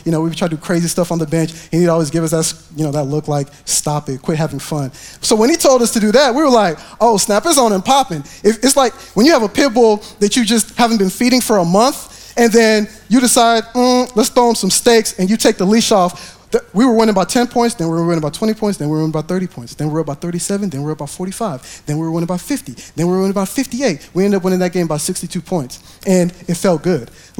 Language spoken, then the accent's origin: English; Kansas, United States; now in Texas, United States; Mind you, I mean, I moved from Kansas, and if from Kansas, you know, I was told when you come to Texas, it's all about Southern hospitality.